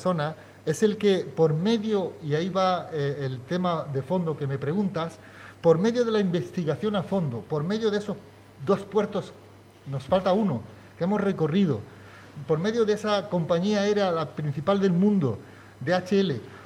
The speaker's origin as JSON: {"language": "Spanish", "town": "El Ejido", "region": "Andalusia", "country": "Spain", "tie": "born there", "said": "donde yo nací, en el Ejido, estaba la concentración de bancos más grande de Europa."}